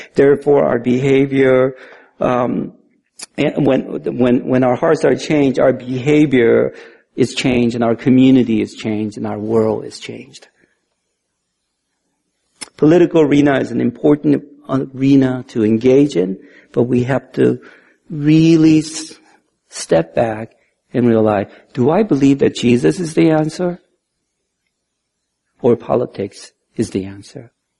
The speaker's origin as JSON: {"language": "English", "country": "United States", "said": "And I am an American, and I pledge allegiance to who we are in America."}